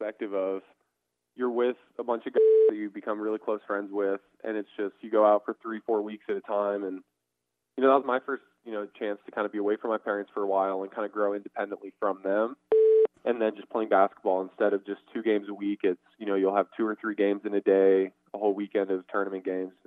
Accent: Colorado Springs, Colorado, United States; Yes, sir. Colorado Springs, Colorado.

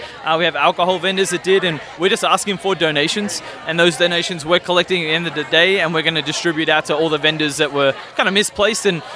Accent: Melbourne, Victoria, Australia; moved away as an adult; now in St. Louis, United States; So originally from Melbourne, Australia. Long story short, I was an exchange student back in 2006 at Drury in Springfield, Missouri. Fast forward X amount of years, my wife is American, I have a little boy, I live here now in St.

